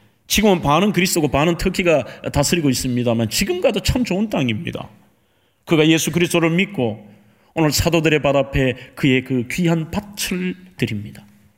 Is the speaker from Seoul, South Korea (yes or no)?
no; Andong, North Gyeongsang, South Korea; 저는 경북 안동의 그 보수적인 동네에서 태어났는데 어릴 때 너무너무 가난했어요.